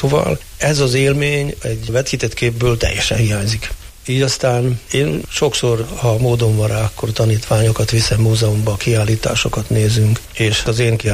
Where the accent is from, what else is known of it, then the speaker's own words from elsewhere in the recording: Hédervár, Győr-Moson-Sopron, Hungary; born there; aztán a szülőfalumban, Héderváron, ez Győr és Mosonmagyaróvár között